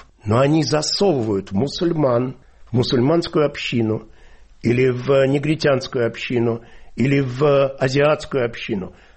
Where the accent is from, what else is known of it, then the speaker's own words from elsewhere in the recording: Russia; moved away as an adult; now in London, United Kingdom; И я уехал из России 42 года назад.